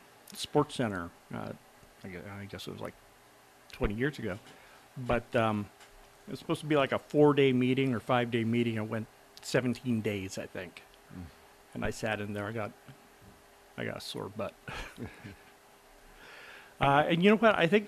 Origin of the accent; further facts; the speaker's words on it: Dillingham, Alaska, United States; moved away; Yeah, I come from Dillingham, And, you know, there's like five sections there, and it's open or it's not. And I never knew of any, like, special little areas until I moved here.